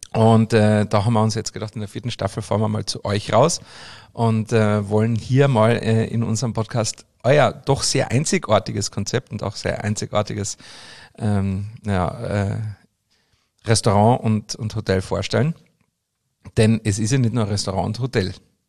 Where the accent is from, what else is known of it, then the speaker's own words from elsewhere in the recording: Austria; für mich als Österreicher, der mitten aus dem Berg kommt